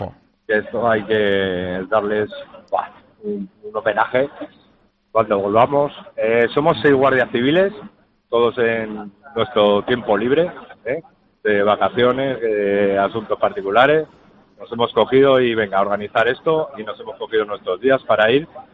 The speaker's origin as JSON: {"language": "Spanish", "region": "La Rioja", "country": "Spain", "said": "por ejemplo yo soy riojano y desde La Rioja también ha llegado su granito de arena"}